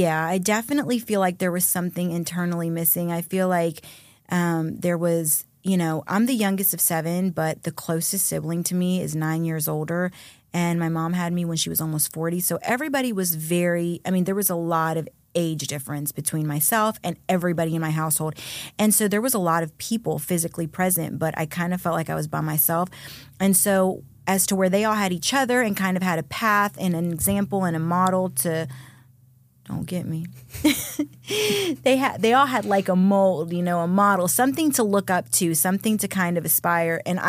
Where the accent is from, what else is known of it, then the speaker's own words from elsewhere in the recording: Jacksonville, Florida, United States; also born or lived in Dominican Republic; So I actually grew up in Jacksonville, Florida, but we came from Dominican Republic. I came here, I was about 10. Not here, but I came to Jacksonville when I was about 10, and I've been there ever since. I'm a Florida girl.